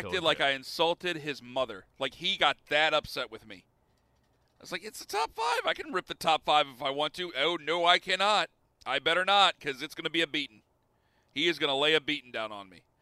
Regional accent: Ohio, United States; I saw a lot of Ohio State, because I'm from Ohio.

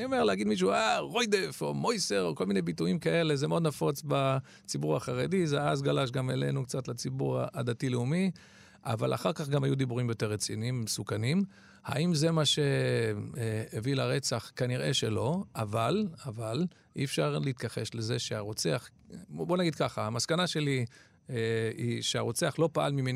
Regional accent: Ra'anana, Central District, Israel; גדלתי בסמיכות לשם ברעננה

